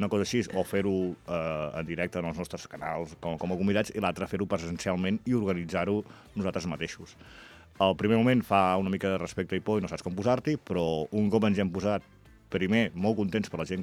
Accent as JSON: {"language": "Catalan", "town": "Figueres", "region": "Catalonia", "country": "Spain", "said": "jo sóc fill de Figueres."}